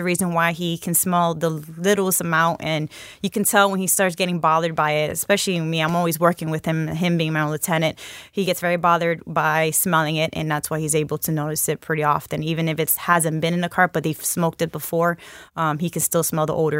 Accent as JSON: {"language": "English", "town": "Bronx", "region": "New York", "country": "United States", "tie": "born or raised there", "lives_now": "South Carolina, United States", "said": "I am born and raised in the Bronx. I am as Bronx as it's going to get. So I've only been in South Carolina for about going on 6 years."}